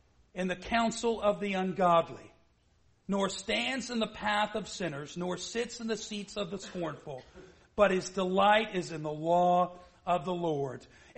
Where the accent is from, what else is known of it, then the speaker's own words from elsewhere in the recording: Canada; Maybe it's because I'm Canadian.